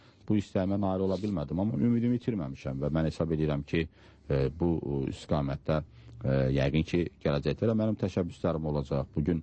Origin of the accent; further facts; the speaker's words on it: Guzdek, Fuzuli District, Azerbaijan; born there; Hələ, düzdür. Kənddə doğulmuşam.